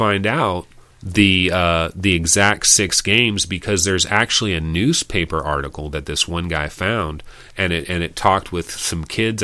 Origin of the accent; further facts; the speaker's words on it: Sacramento, California, United States; I'm born and raised in Sacramento, by the way.